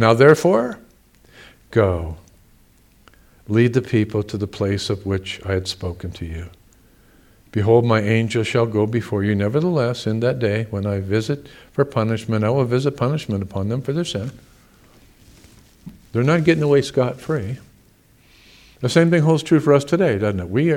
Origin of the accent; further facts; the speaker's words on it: United States; This is my country. These are my people that I live with, and I'm an American.